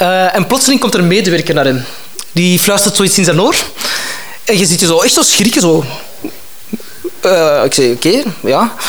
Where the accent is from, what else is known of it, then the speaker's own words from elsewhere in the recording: Antwerp, Flemish Region, Belgium; ik kom van Antwerpen. Dus dat is zo over de Schelde, die dikke nekken.